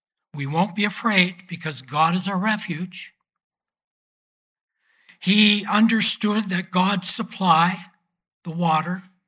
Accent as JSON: {"language": "English", "town": "Creston", "region": "British Columbia", "country": "Canada", "tie": "born or raised there", "said": "And my hometown of Creston, BC, if you go west from Creston, you have to cross over a significant pass."}